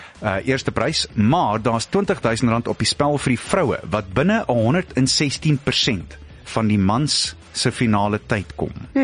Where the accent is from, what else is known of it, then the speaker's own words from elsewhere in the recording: Springs, Gauteng, South Africa; ek kom al van Springs af